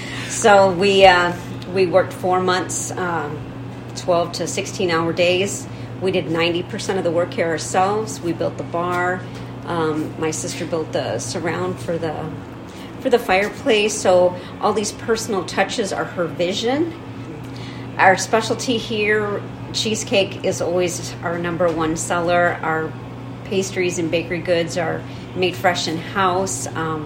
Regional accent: Alaska, United States; We grew up in Alaska. We are transplants to the area.

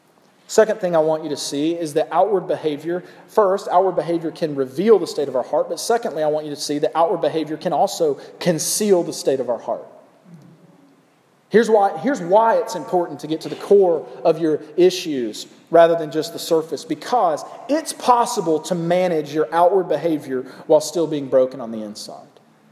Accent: the South, United States; Okay, I'm from the South, if you can't tell.

